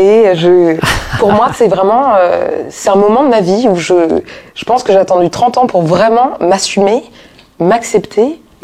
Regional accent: Paris, Île-de-France, France; Moi, Parisienne

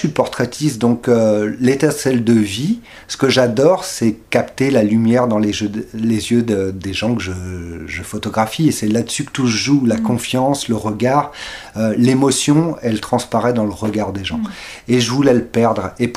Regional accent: France; on sait, nous aussi, en tant que Français, que le nuage de Tchernobyl, il a consciencieusement contourné la France.

